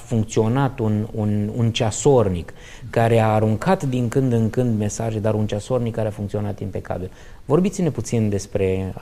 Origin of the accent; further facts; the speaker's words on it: Romania; Ca români avem reflexul de solo, să luptăm solo, să reflexul cavalerului singuratic.